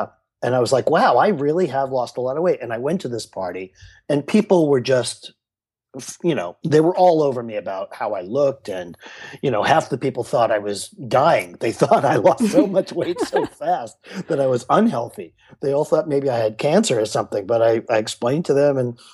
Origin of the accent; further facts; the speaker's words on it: Brooklyn, New York, United States; And also, you know, I'm from Brooklyn. I'm going to have a slice of pizza every now and then.